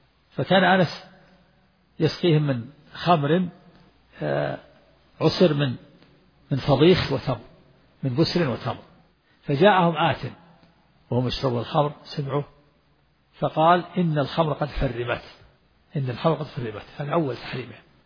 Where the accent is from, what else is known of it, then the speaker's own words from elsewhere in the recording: Al-Qassim, Saudi Arabia; ونحن أدركنا هذا في القرى عندنا في القصيم, كان المؤذن أذان الفجر إذا أذن أسمعها البلد كلها, لما كنا صغار